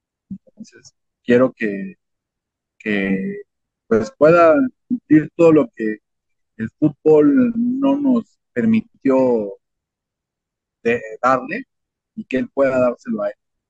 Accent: Mexico; Y yo soy latinoamericano, yo apoyo cuando pierdo México en un mundial

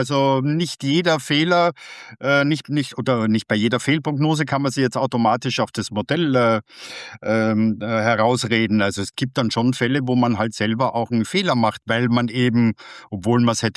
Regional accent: Lower Austria, Austria; ich komme ja aus dem Flachlandgebiet.

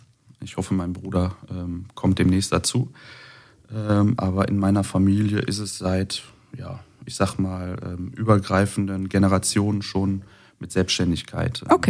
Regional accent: Essen, North Rhine-Westphalia, Germany; ich bin 33 Jahre alt, komme aus Essen und seit einer Woche verheiratet.

